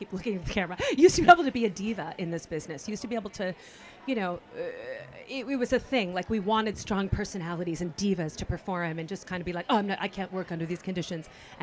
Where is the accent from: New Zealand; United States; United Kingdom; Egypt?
United States; California; You know, I'm from California, and here I am.